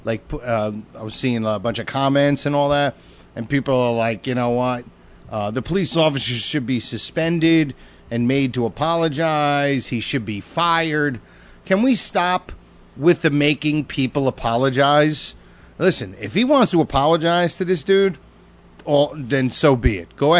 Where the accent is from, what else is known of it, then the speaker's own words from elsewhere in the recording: New Jersey, United States; This veteran, this is a Jersey story, because we're from Jersey.